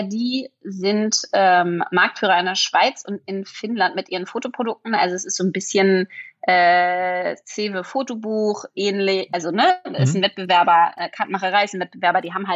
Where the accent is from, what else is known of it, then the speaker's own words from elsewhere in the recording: Berlin, Germany; ich bin Berlinerin